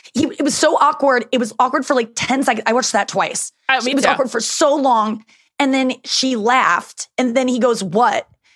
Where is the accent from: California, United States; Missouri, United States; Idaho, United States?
Missouri, United States; St. Louis; I'm from St. Louis